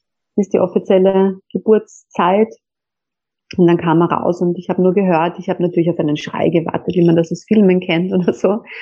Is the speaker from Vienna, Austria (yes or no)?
yes; Vienna, Austria; Ich sehe aus Wien.